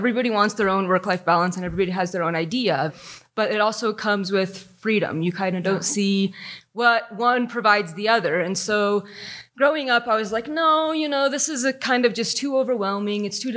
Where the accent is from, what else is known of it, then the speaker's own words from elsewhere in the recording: Salida, Colorado, United States; moved away as an adult; I was born right here in Salida, and I was born, basically they brought me home to the hotel. We had managers quarters right behind the hotel, and I was born and raised on site till I was 18 when I left to go to college.